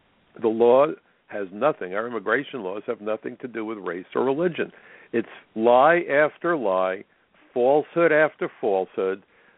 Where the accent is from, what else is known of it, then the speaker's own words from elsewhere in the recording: United States; I'm an American, so I'm entitled to mine.